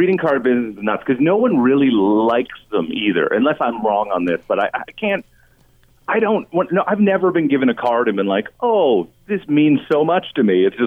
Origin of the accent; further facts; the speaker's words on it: East Coast, United States; I'm from the East Coast, so I would normally go back there for Christmas